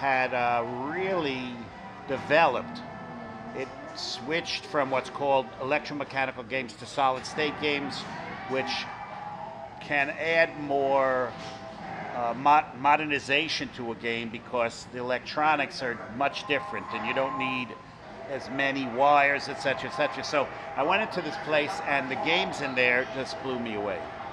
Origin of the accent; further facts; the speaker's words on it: New York City, New York, United States; I grew up in the Bronx, and New York City, it was against the law to have pinball.